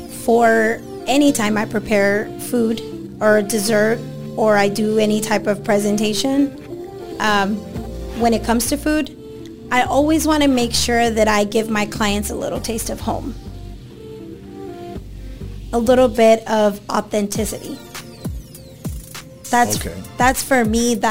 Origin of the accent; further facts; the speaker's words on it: Dallas, Texas, United States; also born or lived in Plainview; I was actually born in Plainview, Texas, but I was raised in Dallas.